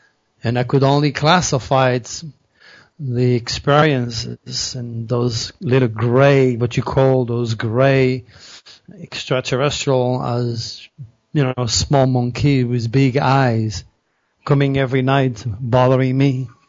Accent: Scottsdale, Arizona, United States; I will be doing a presentation right here in my hometown at the Vision Quest Metaphysical Bookstore, which happens to be probably the biggest and the most busiest bookstore in Scottsdale, in Arizona.

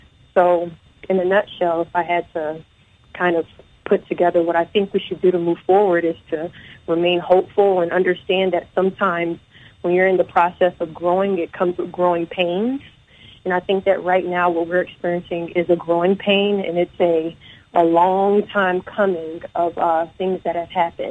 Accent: Apple Valley, Minnesota, United States; I'm actually from Minnesota, surprisingly enough. I was raised in Apple Valley, which is probably like 20, 25 minutes from Minneapolis.

